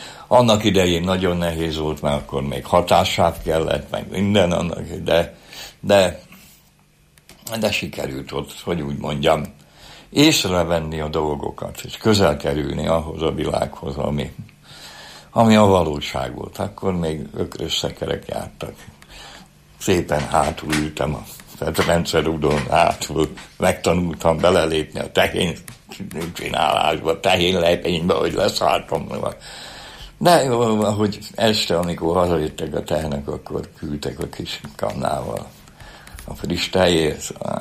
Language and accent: Hungarian; Budapest, Hungary; moved away as an adult; el kellett jönni a budai, a Budapestből, hogy úgy mondjam, mert én ott nevelkedtem olyan helyen, ahol a világ legszebb helye, de akkor csuparom volt az egész. mert én 46-ban születtem a háború után